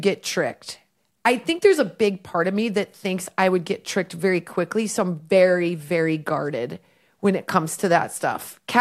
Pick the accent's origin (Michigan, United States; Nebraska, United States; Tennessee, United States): Nebraska, United States; it came up that I was from Nebraska